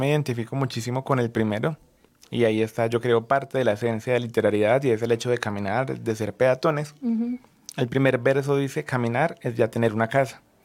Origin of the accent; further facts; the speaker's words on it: Santa Rosa de Cabal, Risaralda, Colombia; moved away; entonces estoy lejos de mi tierra, Santa Rosa de Cabal, y no tengo una casa como tal.